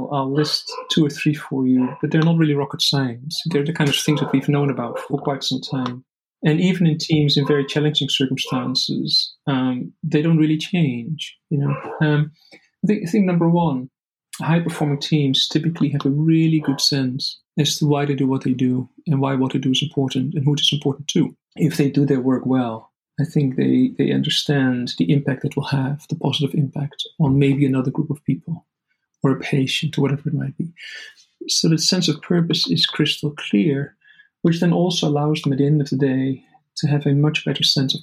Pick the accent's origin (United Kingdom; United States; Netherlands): Netherlands; the Netherlands, you know, which is my home country